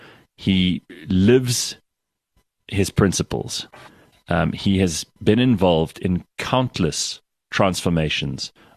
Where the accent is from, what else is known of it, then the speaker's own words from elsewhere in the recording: South Africa; It's our opportunity to kind of get on with being South African and make things look better and brighter tomorrow